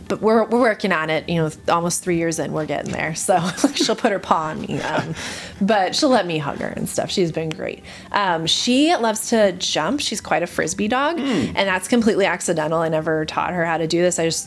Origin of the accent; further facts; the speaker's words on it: Florida, United States; so I grew up in Florida as well, and we used to like attach them to our earlobes